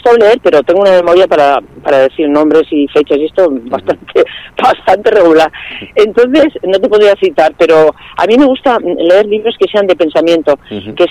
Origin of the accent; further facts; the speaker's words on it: Pamplona, Navarre, Spain; Yo vivía en Pamplona, porque en realidad uh-huh. soy de Pamplona, aunque ahora vivo en el Mediterráneo.